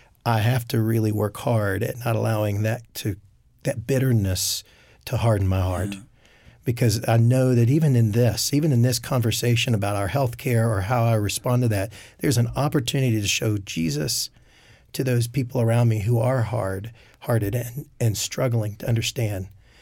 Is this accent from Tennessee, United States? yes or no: no; West Virginia, United States; We were able to bring several artifacts, if you will, from the World Trade Center disaster to my home state from New York City to be used in a permanent 9/11 memorial there.